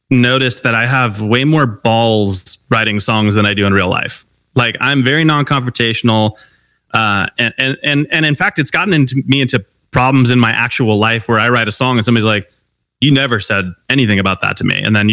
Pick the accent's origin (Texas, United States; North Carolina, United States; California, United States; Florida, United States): California, United States; Long Beach; I grew up in Long Beach, California. He grew up in Pittsburgh. So just totally different upbringings.